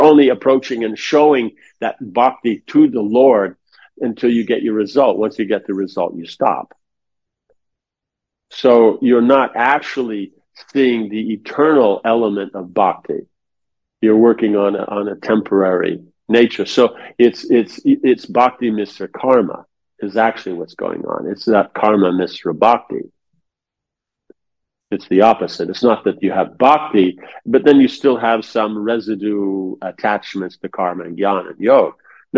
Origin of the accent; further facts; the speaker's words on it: United States; because I'm American, because I'm from an aristocratic family